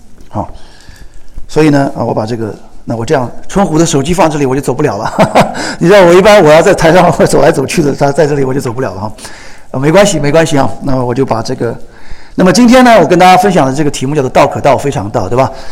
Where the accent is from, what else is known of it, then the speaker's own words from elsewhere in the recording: Anhui, China; 我出生在一个安徽的一个小城啊，你们要知道这个在哪里呢，就是这个城讲出来呢大家不知道，可能你们知道南京在哪里，我家就在南京旁边很近的地方啊。我20岁人的时候信主的，在上海，21岁在上海受浸的